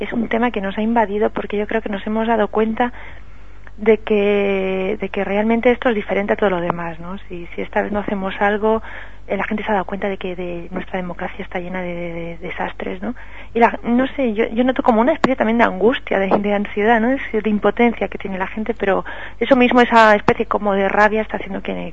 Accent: Vilanova i la Geltrú, Catalonia, Spain; En mi ciudad, yo soy de Vilanova de la Geltrú

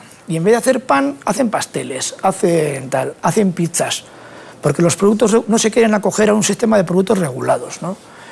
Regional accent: San Sebastián, Táchira, Venezuela; Yo vengo de San Sebastián, que es una zona riquísima del país, con gente industrial

